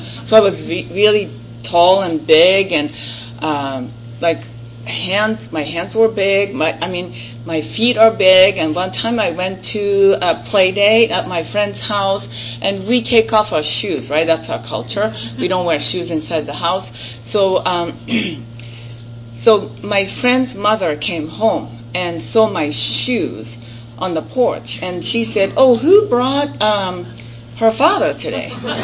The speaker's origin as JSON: {"language": "English", "country": "Japan", "tie": "born or raised there", "second_language": "English", "said": "I was born and raised in Japan. Can you tell?"}